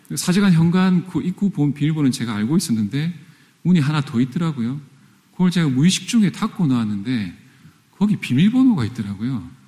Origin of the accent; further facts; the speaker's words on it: South Korea; moved away as an adult; 어쨌든 우리는 한국에서 온 사람들이니까요.